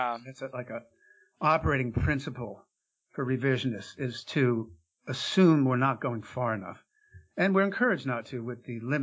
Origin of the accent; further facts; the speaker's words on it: Northeast, United States; And a man I knew, he knew I grew up in the Northeast, and he did too. We were in the Northwest at the time